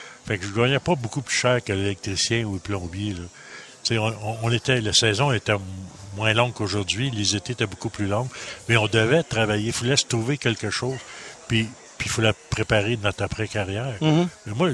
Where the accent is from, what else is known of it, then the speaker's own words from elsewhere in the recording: Quebec, Canada; Je viens de l'Abitibi, de l'Andrienne, un village d'Andrienne.